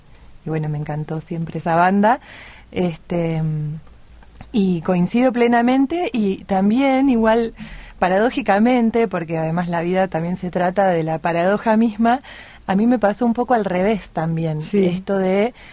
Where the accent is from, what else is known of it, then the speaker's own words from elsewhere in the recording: Bariloche, Río Negro, Argentina; moved away as an adult; also born or lived in La Plata; yo nací acá en Bariloche, me fui a los 18